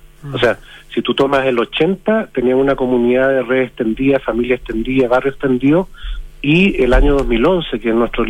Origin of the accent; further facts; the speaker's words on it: Arica, Arica y Parinacota, Chile; yo soy de Arica. En Arica